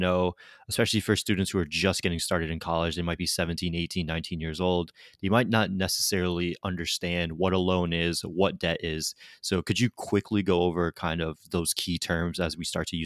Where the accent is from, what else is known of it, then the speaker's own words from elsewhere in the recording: Connecticut, United States; like even I'm originally from Connecticut and seeing how much UConn costs for just in-state tuition